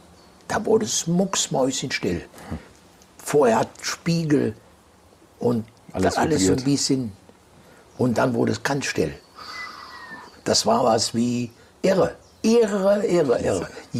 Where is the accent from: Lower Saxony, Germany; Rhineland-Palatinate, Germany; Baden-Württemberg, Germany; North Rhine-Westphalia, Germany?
North Rhine-Westphalia, Germany; Aachen; Ja Mann, sage ich, ein Holländer, ich bin aus Aachen.